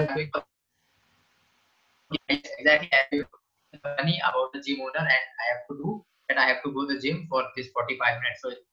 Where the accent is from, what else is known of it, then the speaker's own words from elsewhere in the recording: Lucknow, Uttar Pradesh, India; I'm from India. I'm from Lucknow.